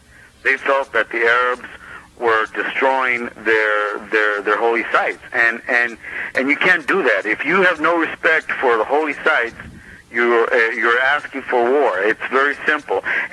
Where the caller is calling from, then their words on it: Los Angeles, California, United States; I'm calling you from East Los Angeles again.